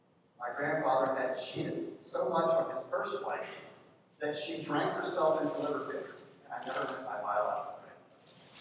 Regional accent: Virginia, United States; She came from a family in Appalachia, in Virginia. I'm originally from Virginia.

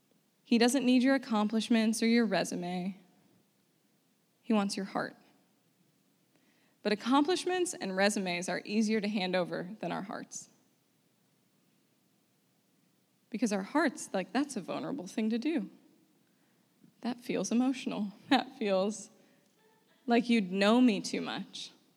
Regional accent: United States; it's pretty easy as an American. We're free to be who we want to be.

